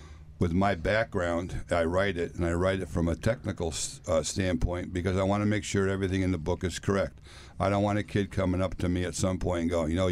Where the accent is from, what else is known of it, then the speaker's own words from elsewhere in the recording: Danbury, Connecticut, United States; from the airport that I grew up at in Danbury, Connecticut.